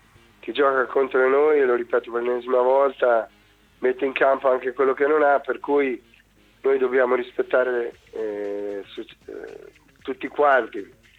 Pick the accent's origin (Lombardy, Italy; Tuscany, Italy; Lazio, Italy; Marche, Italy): Marche, Italy; Ancona; Ma io da anconetano ho visto che quando in Ancona si fanno le cose con serietà